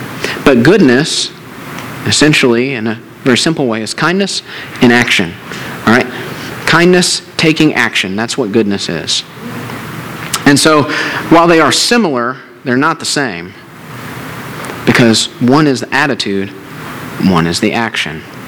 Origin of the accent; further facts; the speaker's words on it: Indiana, United States; Now, us in Owen County, we have our own dialect, okay?